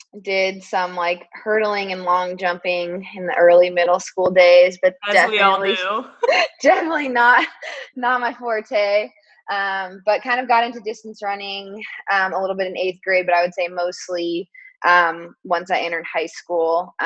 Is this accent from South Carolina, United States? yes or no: no; Boulder, Colorado, United States; now in Portland, United States; I am from Boulder, Colorado. Went to Stanford University, graduated in December of 2018, and now I run professionally for the Bowerman Track Club in Portland.